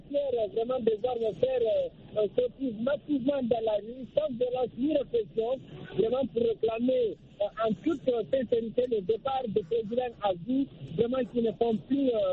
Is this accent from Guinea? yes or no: yes; Guinea; moi je suis originaire de la Guinée-Conakry